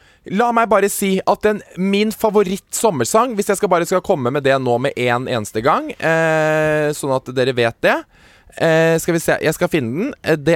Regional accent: Stokke, Vestfold, Norway; Og så sier vi ja, vi er fra Stokke.

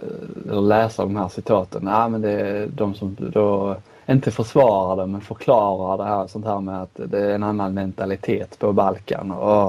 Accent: Slovenia; Swedish is a second language; Vi närmar oss mina hemtrakter och stannar lite på i Slovenien

